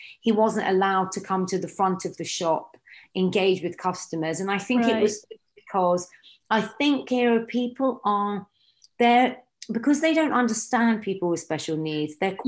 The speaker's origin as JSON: {"language": "English", "country": "United Kingdom", "tie": "born there", "said": "It should be that I'm British Asian. So yes, I sound British because I was born here."}